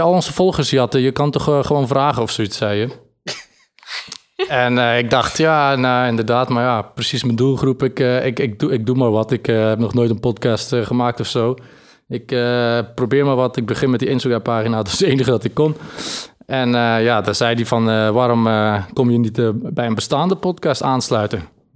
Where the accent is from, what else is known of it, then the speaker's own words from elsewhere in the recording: Belgium; Ik kom uit België.